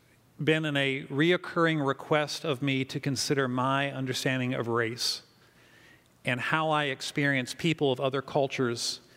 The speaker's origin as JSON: {"language": "English", "region": "Virginia", "country": "United States", "tie": "born or raised there", "lives_now": "Fairfax County, United States", "said": "I grew up in the Shenandoah Valley where there wasn't much diversity. And they've grown up in a highly diverse school system here in Fairfax County"}